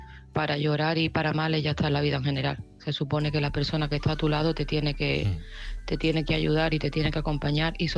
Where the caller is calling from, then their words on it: Seville, Andalusia, Spain; de Sevilla